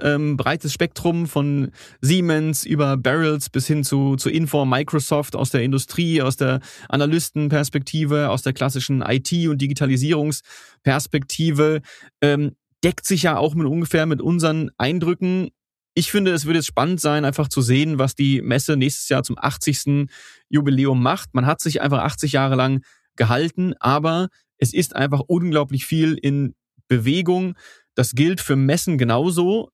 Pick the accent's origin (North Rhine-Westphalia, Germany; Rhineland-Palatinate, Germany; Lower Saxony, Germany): Lower Saxony, Germany; Hanover; als Hannoveraner sagen wir jetzt, wir hoffen, wir hatten euch zu Gast in der vergangenen Woche.